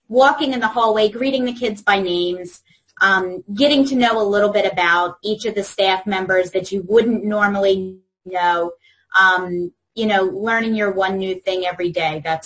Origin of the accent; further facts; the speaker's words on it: Philadelphia, Pennsylvania, United States; now in Oxford, United States; I grew up right outside of the Philadelphia airport, and we recently moved to Oxford, which is very rural compared to where I grew up.